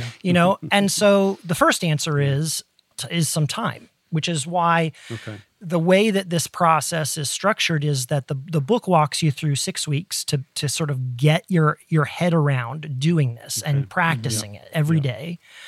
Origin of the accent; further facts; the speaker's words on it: Ohio, United States; growing up in Ohio in the Midwest and the door frame in our kitchen that opened to the stairs going to the basement.